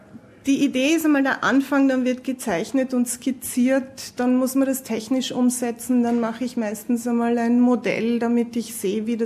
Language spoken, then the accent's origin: German; Carinthia, Austria; also born or lived in New York / Vienna; Ich bin in Kärnten geboren, am wunderschönen Wörthersee. Bin dort auch aufgewachsen, bin in Ferlach in die Schule gegangen, ganz klassische Goldschmiedeausbildung in Ferlach. Und habe dann in New York studiert, an der Parsons School of Design New York. Bin dann nach Wien übersiedelt